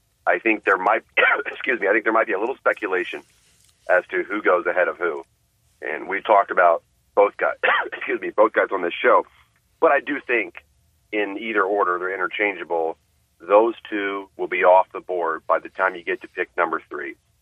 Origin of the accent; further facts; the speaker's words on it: Houston, Texas, United States; I'm from Houston.